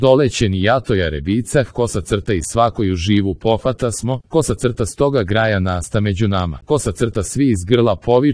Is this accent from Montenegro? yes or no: yes; Montenegro; ja sam Crnogorac, ali znam da sam Srbin.